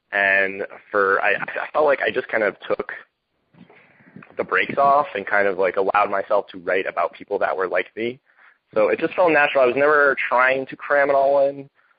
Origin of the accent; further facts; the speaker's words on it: Scranton, Pennsylvania, United States; now in Indianapolis, United States; And I live in Indianapolis now. I grew up in Scranton, like I said, and that was my only trepidation against moving here